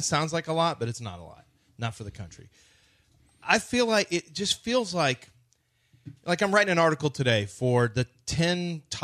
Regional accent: Texas, United States; Are you from Texas? Yes, we are from Texas. We do have Texas plates.

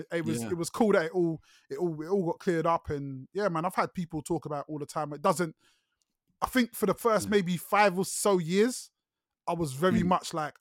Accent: Luton, East of England, United Kingdom; Philly, I grew up in Luton, man.

